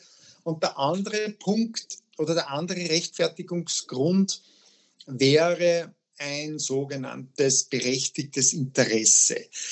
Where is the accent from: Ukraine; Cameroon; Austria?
Austria; also bei uns in Österreich gibt es 3 wichtige Bestimmungen für die Schule.